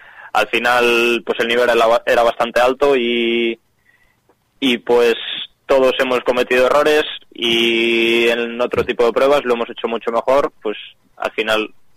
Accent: Cicero, Cantabria, Spain; No, yo soy de Cicero. Bueno, tengo descendencias de Ramales de esa zona, pero vivir y vivo en Cicero.

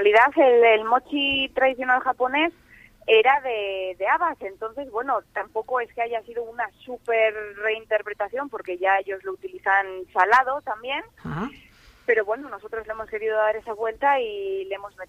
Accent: León, Castile and León, Spain; Yo soy de León, soy leonesa de nacimiento.

